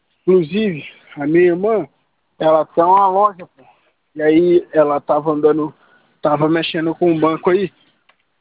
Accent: Brasília, Federal District, Brazil; Eu sou de Brasília, pô.

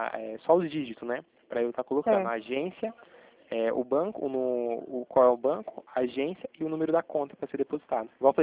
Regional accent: Itatiba, São Paulo, Brazil; eu sou daqui de Itatiba, do interior de São Paulo, né?

